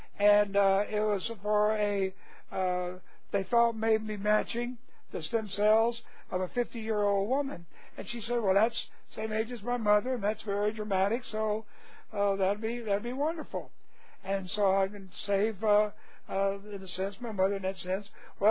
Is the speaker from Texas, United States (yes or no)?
yes; Texas, United States; I'm a Texan.